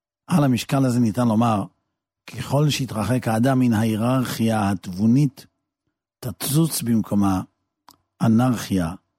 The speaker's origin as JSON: {"language": "Hebrew", "town": "Netanya", "region": "Central District", "country": "Israel", "tie": "born or raised there", "said": "כמדומני בכל אופן כך היה אצלנו בנתניה"}